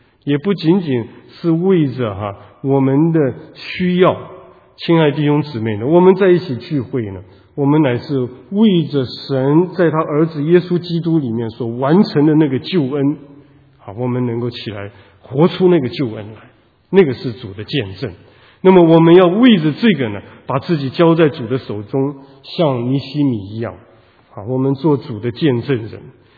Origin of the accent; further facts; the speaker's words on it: Taiwan; 湖南人，但是我从来没有见过湖南，没有去过那个地方，因为我不出生在那里，我出生在台湾，长在台湾，啊，我一直有一个心愿呢，啊，想要回去我父亲的故乡看一看。